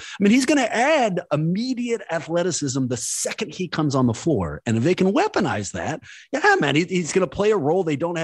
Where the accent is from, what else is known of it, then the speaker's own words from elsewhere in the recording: Oakland, California, United States; What stuck out to me, man, born and raised in Oakland, you love the town.